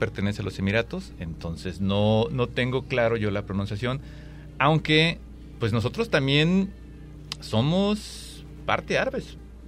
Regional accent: Puerto Vallarta, Jalisco, Mexico; moved away; also born or lived in Mexico City; tenía dos apodos, ¿no? Por un lado era … Y por otro lado me decían ellos mismos

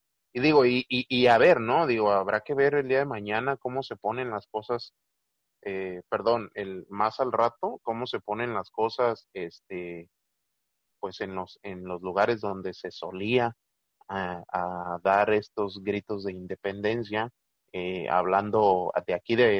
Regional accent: Mexico; Yo al menos me siento muy satisfecho, muy feliz de haber nacido aquí en México

